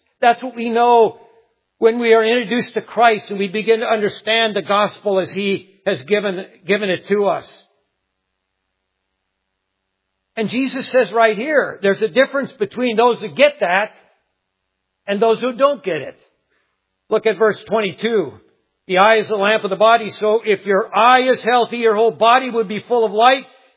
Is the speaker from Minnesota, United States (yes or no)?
yes; Duluth, Minnesota, United States; I grew up in Duluth, Minnesota